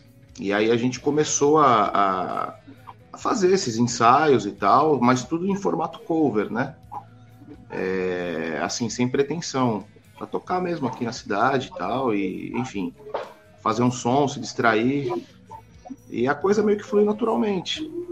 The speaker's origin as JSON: {"language": "Portuguese", "town": "Santos", "region": "São Paulo", "country": "Brazil", "said": "eu sou vocalista, somos aqui de Santos"}